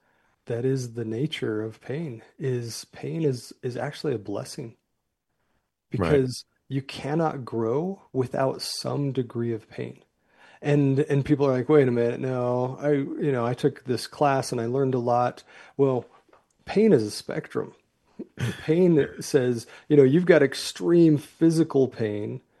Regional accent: Utah, United States; because you grew up in New York City and I grew up in Utah, because we've had different life experiences.

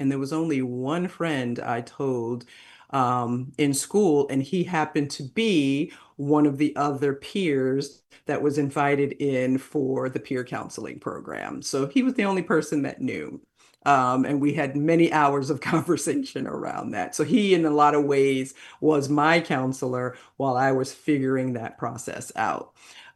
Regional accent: New York City, New York, United States; I was raised in New York City, and I am a child of the 80s.

